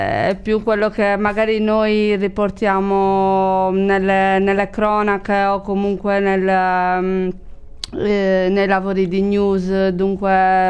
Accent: Assemini, Sardinia, Italy; also born or lived in San Vito; io sono di Cagliari provincia, ossia di Assemini, metà di Assemini, metà di San Vito.

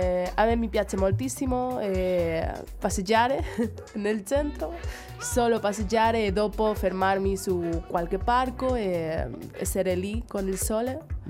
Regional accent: Madrid, Community of Madrid, Spain; Italian is a second language; Perché quando siamo di Madrid pensiamo che abbiamo tempo per tutto, va.

